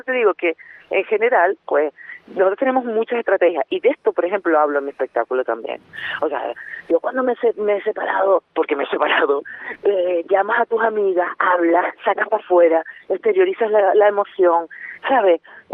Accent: La Palma, Canary Islands, Spain; voy a hacer un recorrido desde pues mi infancia, mi adolescencia en La Palma

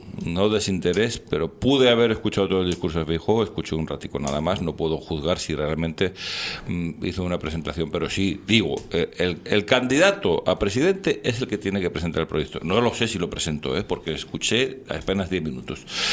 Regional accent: Spain; Yo soy español, pero yo, para bien o para mal, yo no hablo catalán, ni hablo gallego, ni hablo euskera. Yo solamente hablo castellano.

